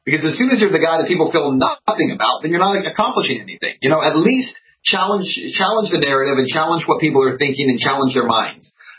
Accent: Texas, United States; I knew of you because I'm from Texas

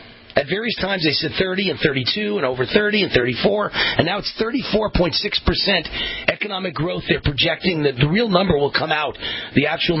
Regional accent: Las Vegas, Nevada, United States; Because Nevada is my home state, Las Vegas is my home city.

